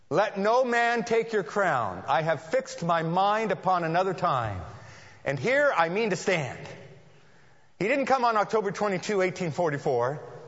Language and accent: English; California, United States; My father was born and raised in California. My grandmother was born and raised in California. I'm a Californian. My mom, however, came from Germany.